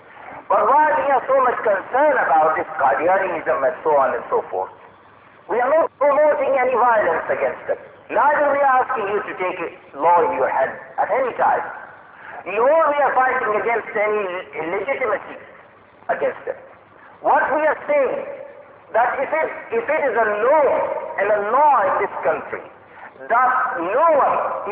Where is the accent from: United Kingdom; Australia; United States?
United Kingdom; Sheffield, Yorkshire and the Humber; I come from Sheffield, from South Yorkshire